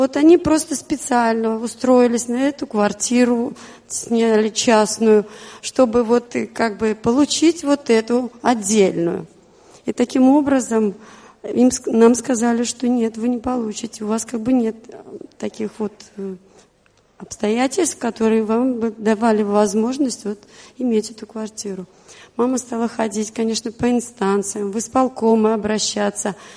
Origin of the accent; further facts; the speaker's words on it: Smolensk, Smolensk Oblast, Russia; now in Pskov, Russia; сами мы из Пскова. Жила я не в Пскове, не рождена в этом городе, я из Смоленска.